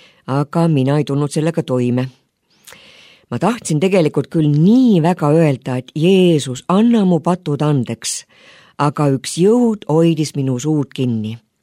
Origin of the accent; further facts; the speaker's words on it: Pärnu, Pärnu County, Estonia; born there; Niisiis sündisin ma Pärnus, mitte kristlikus peres. Minu lapsepõlv kulges küllatki turvalises õhkkonnas.